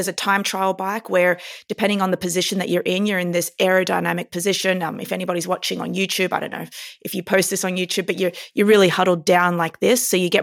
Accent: Australia; moved away as an adult; now in New York, United States; I'm an Aussie native. I moved to New York in 2017.

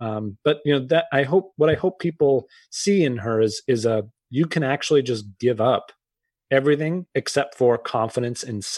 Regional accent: Massachusetts, United States; And I grew up outside of Boston.

